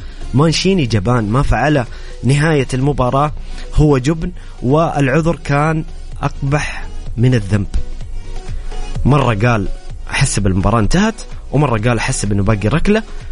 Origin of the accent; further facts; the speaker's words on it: Saudi Arabia; وحنا كشارع سعودي، نتكلم كمواطنين سعوديين نحب المنتخب